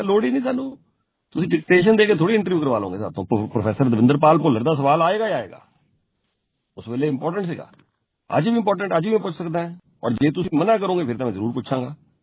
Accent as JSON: {"language": "Punjabi", "region": "Punjab", "country": "India", "said": "ਮੈਂ ਵੀ ਪੰਜਾਬੀ ਹਾਂ, ਮੈਂ ਵੀ ਪੰਜਾਬ ਤੋਂ"}